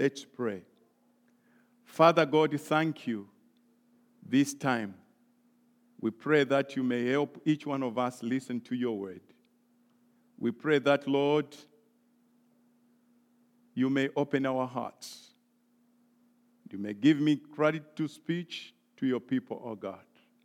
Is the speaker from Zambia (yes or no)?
yes; Zambia; English is a second language; As we are coming from Zambia and Africa, I was thinking the church has asked me to go and speak.